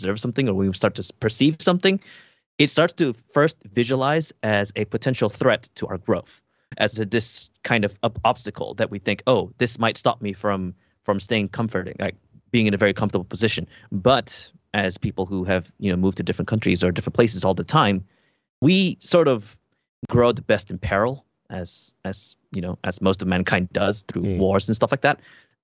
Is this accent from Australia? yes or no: no; Malaysia; Like I'm Malaysian, but I only just came back to Malaysia like 4 years ago.